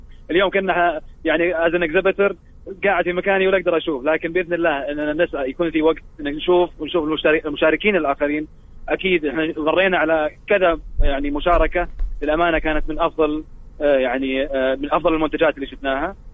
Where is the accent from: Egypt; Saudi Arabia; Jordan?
Saudi Arabia; تبادل الخبرة الجنوب أفريقية وكذلك الخبرة اليوم عندنا كسعوديين